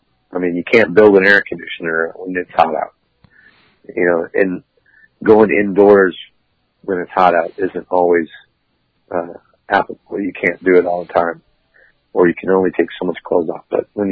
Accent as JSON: {"language": "English", "region": "Minnesota", "country": "United States", "tie": "born or raised there", "said": "First of all, I grew up in Minnesota 35 years ago."}